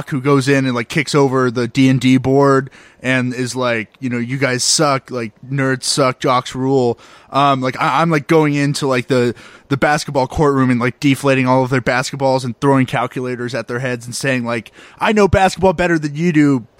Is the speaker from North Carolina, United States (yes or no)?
no; Dallas, Texas, United States; I'm a little bit jealous. I'm from Dallas. I'm not going to, like, see something like that with the 76ers.